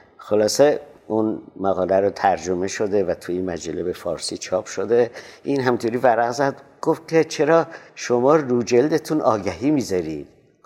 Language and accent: Persian; Iran; من از ایران آمدم.